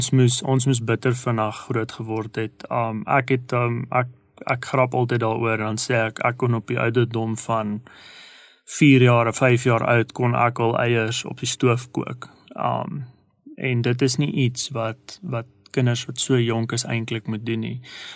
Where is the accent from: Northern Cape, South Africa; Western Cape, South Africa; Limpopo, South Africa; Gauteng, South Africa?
Gauteng, South Africa; Pretoria; also born or lived in Durban; ek is gebore in Durban. Ek het toe ek baie jonk was teruggetrek, uit my maal op Pretoria toe getrek. En ek het my hele lewe lank groot geword in die Montana area